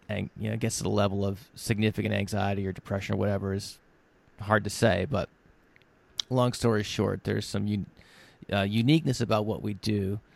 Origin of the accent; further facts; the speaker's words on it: New Hampshire, United States; we did a really unscientific study here in my home state of New Hampshire